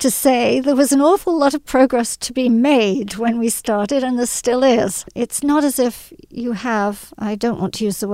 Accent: England, United Kingdom; I grew up partially in England.

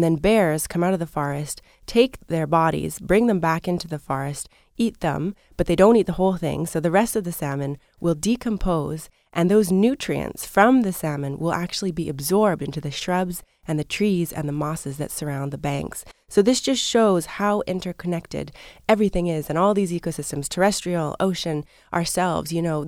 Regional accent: Vancouver, British Columbia, Canada; born there; I was born in Vancouver, and I also went up to our family cabin on Quadra Island, which is in the Strait of Georgia in British Columbia.

